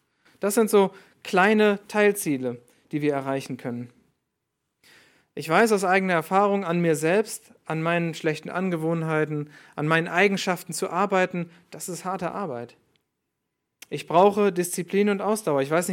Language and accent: German; Northern Germany, Germany; von einem Mann aus meiner Heimat in Norddeutschland